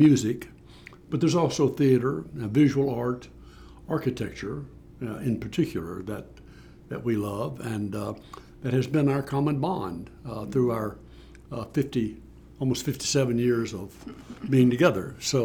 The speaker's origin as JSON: {"language": "English", "town": "Sheffield", "region": "Alabama", "country": "United States", "said": "I have been an educator most of my life. I am from Sheffield, Alabama, and I'm a graduate of UNA, 1963."}